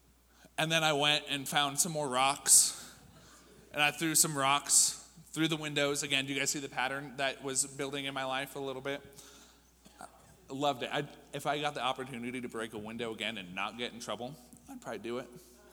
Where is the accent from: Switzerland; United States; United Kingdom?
United States; Kersey, Colorado; also born or lived in Greeley; I was not born here in Arvada. I was born in Greeley, Colorado. It's not too far away, just up north a little bit. But I was raised in this little town called Kersey. It's just a little east of Greeley.